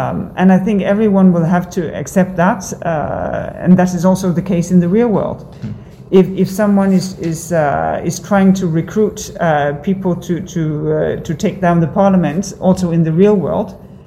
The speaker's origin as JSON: {"language": "English", "country": "Denmark", "tie": "born or raised there", "second_language": "English", "said": "For instance, in my home country, Denmark, we have a quite robust public debate."}